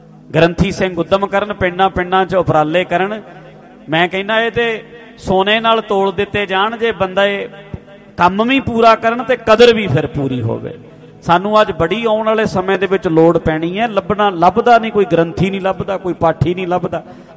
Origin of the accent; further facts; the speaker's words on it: Dhadrian, Punjab, India; ਸਾਡਾ ਪਿੰਡ ਵੀ ਮੇਰਾ ਢੱਡਰੀਆਂ ਪੈ ਜਾਂਦਾ ਹੈ